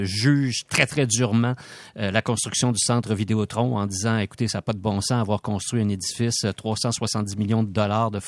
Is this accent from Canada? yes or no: yes; Quebec City, Quebec, Canada; Tu sais, moi, j'ai grandi à Québec. Là. Je suis né en 1959